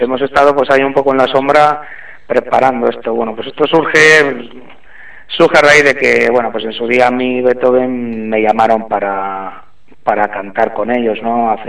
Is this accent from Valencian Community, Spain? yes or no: no; Aranda de Duero, Castile and León, Spain; en un estudio aquí en mi tierra, en Aranda de Duero